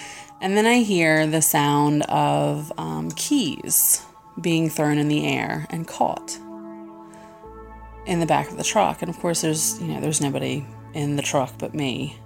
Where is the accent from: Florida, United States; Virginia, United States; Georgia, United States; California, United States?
Virginia, United States; from Virginia